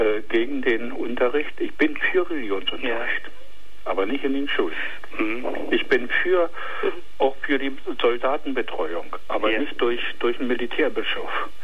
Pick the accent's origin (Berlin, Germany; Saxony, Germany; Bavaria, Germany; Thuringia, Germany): Saxony, Germany; politisch bei uns in Sachsen.